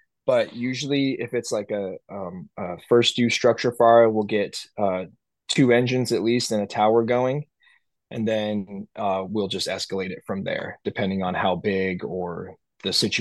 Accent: Melbourne, Victoria, Australia; like I said, I grew up in Melbourne and got to see them a lot, like just, as a kid

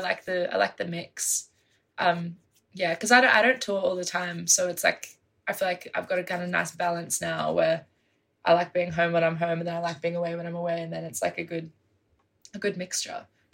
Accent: Canberra, Australian Capital Territory, Australia; also born or lived in London, United Kingdom; I moved here when I was like 7 from London actually. So I'm a UK born person, but I've lived in Canberra for a lot of my life.

